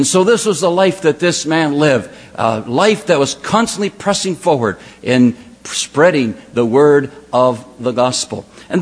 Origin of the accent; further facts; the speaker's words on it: Los Angeles, California, United States; Most of you may know that we come from Southern California, a little place called Los Angeles, better known as L.A., if you'd like.